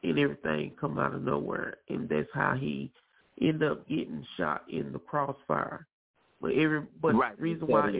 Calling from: Paris, Texas, United States; Good morning. … from Paris, Texas.

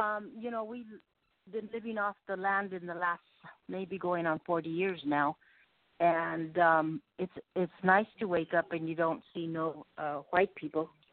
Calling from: California, United States; I'm calling from California.

